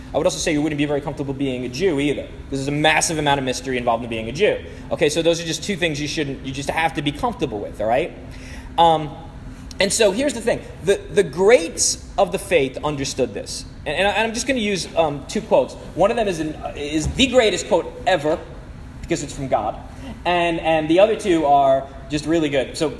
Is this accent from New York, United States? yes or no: yes; Brooklyn, New York, United States; I've never seen a real redwood. I'm from Brooklyn. There aren't many redwoods in Brooklyn.